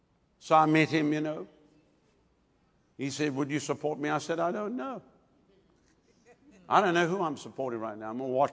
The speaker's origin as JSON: {"language": "English", "region": "Texas", "country": "United States", "said": "I'm sorry for being Texan with you, but I mean, Lord have mercy."}